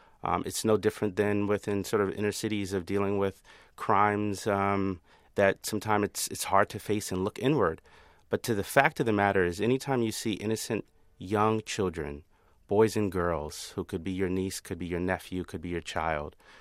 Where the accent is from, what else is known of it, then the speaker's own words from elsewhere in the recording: United States; I'm a third generation African American Muslim. I'm part of the indigenous community, born and raised in America